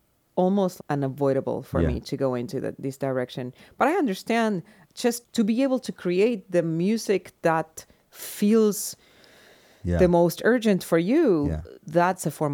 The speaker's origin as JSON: {"language": "English", "country": "Argentina", "tie": "born or raised there", "lives_now": "New York, United States", "said": "I come from Argentina. I grew up during the last dictatorship and the last dictatorship was sponsored by the United States."}